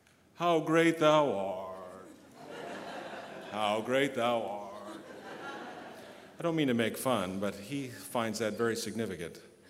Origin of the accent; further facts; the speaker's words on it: Glendale, California, United States; I grew up in Glendale, where HMS Richards and I used to cross paths